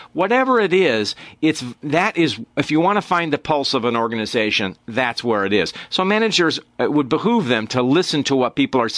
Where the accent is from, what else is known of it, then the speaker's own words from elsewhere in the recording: Ann Arbor, Michigan, United States; also born or lived in Ohio; I can say, Rob, I live a half mile from where I was born. I'm an Ann Arbor kid.